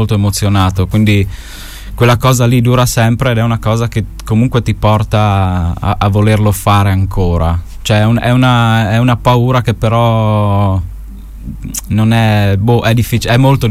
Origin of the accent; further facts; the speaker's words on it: Sutrio, Friuli-Venezia Giulia, Italy; Io vengo da Sutrio, quindi qui sopra, ho 29 anni, ormai vado per i 30 anch'io.